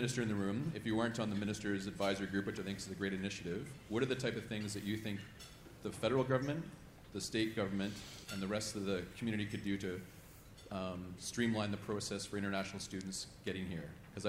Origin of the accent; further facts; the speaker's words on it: Canada; accent: Canadian; now in Australia; But you can tell I have a Canadian accent, so I have some similarities to being new.